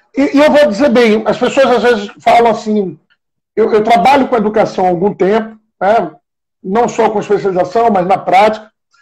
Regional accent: São Luís, Maranhão, Brazil; eu nasci e criado no Largo do Cieiro, na Liberdade, né? De onde eu vim, de onde eu tenho minhas raízes, onde eu me formei enquanto ser humano, enquanto cidadão.

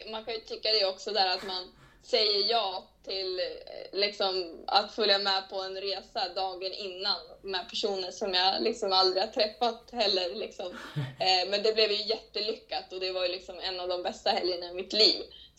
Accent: Västerås, Västmanland County, Sweden; Och det gick ju hemma i Västerås. Så det var ju också nära och bra då, för då var jag hemma hos familjen då.

